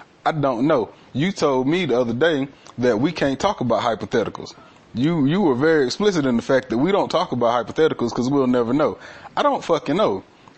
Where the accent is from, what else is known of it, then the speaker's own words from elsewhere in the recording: Summerville, Georgia, United States; we're from Somerville, yeah, Chattooga County, Georgia.